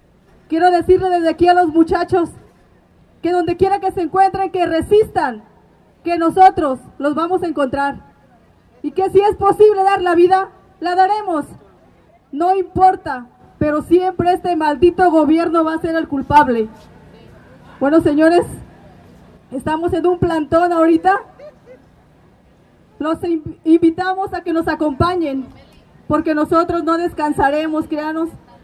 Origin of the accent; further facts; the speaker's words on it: Mexico; Tenemos derecho como mexicanos a defendernos.